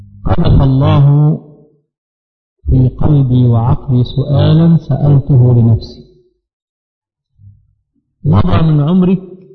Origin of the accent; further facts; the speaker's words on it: Sharqia Governorate, Egypt; إزاي أجي من الشرقية 4 أيام في الأسبوع وأنا بأعمل موظف؟